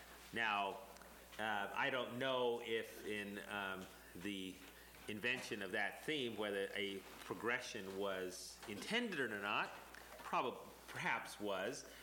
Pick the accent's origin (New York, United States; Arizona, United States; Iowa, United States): Arizona, United States; I was baptized when I was 7 years old. And as I've said earlier, I grew up on the Navajo Indian Reservation.